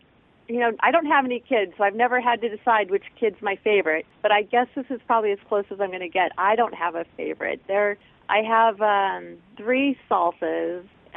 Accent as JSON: {"language": "English", "region": "California", "country": "United States", "tie": "born or raised there", "said": "I grew up down in Orange County, but I had one of those mothers who refused to drive me everywhere or most anywhere."}